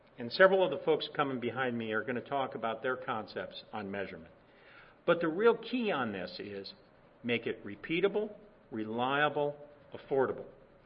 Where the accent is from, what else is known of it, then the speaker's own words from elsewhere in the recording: South Dakota, United States; Now, I'm a rancher from South Dakota.